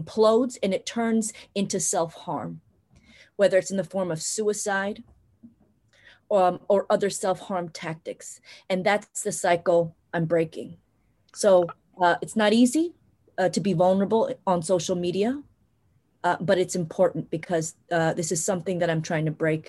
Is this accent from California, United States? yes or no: yes; San Francisco, California, United States; born there; In Asian culture, I was born in San Francisco, but we all know Asian women are taught not to stand out too much.